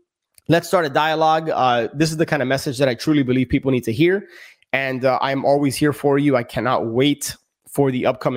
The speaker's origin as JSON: {"language": "English", "town": "Miami", "region": "Florida", "country": "United States", "tie": "born or raised there", "said": "I'm born and raised in Miami, so got to finish the show with a little"}